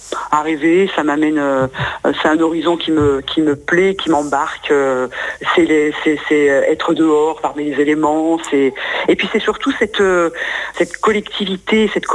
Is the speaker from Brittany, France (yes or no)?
no; Grand Est, France; Alors après, moi je viens de Lorraine, donc